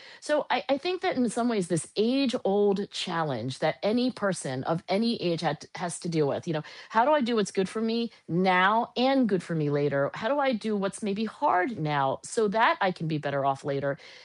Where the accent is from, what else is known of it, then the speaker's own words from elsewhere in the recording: Philadelphia, Pennsylvania, United States; born there; By the way, I was born in Philadelphia and living in Philadelphia.